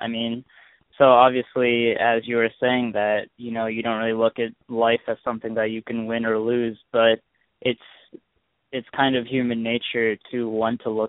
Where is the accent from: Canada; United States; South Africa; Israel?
United States; Lewistown, Pennsylvania; So I was born in a pretty small town in central Pennsylvania, Lewistown, Pennsylvania. And I grew up there, born and raised there for 18 years, actually.